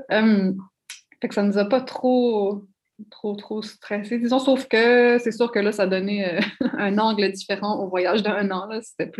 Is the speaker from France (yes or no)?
no; New Brunswick, Canada; moved away; même si je viens du Nouveau-Brunswick, ça fait des années que je suis au Québec